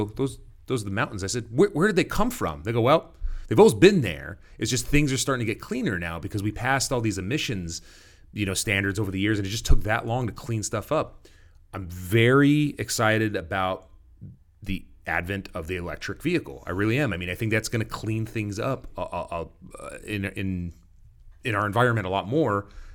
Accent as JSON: {"language": "English", "region": "California", "country": "United States", "tie": "born or raised there", "said": "I grew up in North Orange County. Okay, I grew up on the border of Buena Park and Fullerton."}